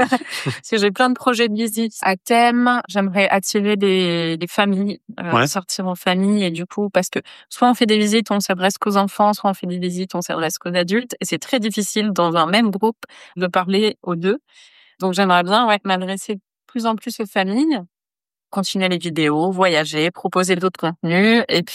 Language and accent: French; Vernon, Normandy, France; born there; Je suis née à Vernon.